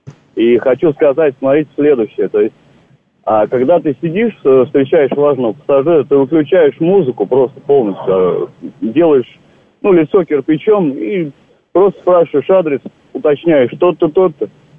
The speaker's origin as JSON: {"language": "Russian", "region": "Moscow", "country": "Russia", "said": "я москвич еще к тому же"}